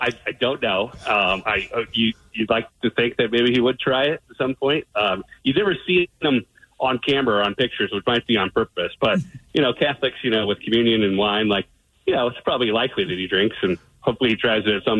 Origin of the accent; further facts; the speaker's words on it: Spokane, Washington, United States; now in Chicago, United States; I'm from Spokane, Washington. I went to Washington State.